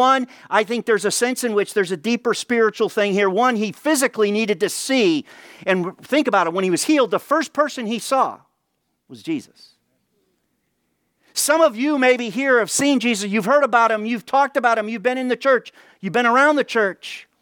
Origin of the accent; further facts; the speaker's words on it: Chicago, Illinois, United States; I grew up in Chicago.